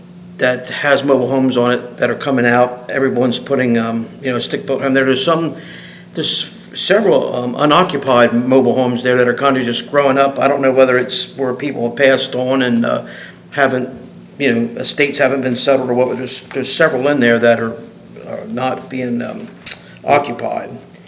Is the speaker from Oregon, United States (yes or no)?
no; Greenwood, Delaware, United States; I'm from Greenwood, Delaware.